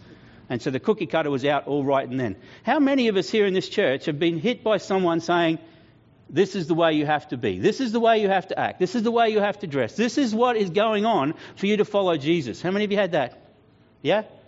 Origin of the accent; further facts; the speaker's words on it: Queensland, Australia; I'm an Aussie because I was born in Australia. I'm a Queenslander because I'm born in Queensland. And I praise God that both my parents had the common sense and the nous and the discernment to move from New South Wales to Queensland.